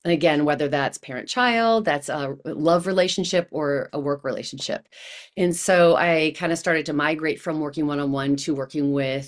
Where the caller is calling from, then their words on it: Midwest, United States; I am in the good Midwest, right in the middle of the country, in like 4 hours south of Chicago.